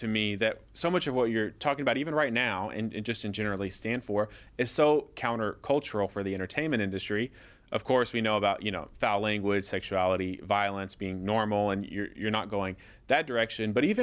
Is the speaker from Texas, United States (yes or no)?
yes; Texas, United States; I think you're in Texas now, my home state.